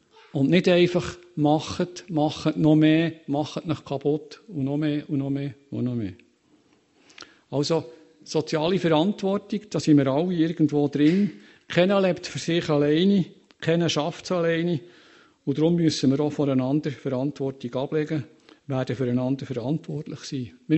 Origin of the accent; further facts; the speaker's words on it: Lucerne, Switzerland; born there; Ich bin in Luzern geboren.